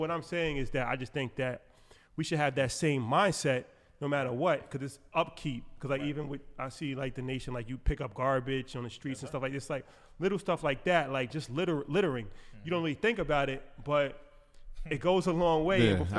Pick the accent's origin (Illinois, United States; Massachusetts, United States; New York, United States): New York, United States; you know, we're from New York. So, you know, like, you think of, like, the slums in New York.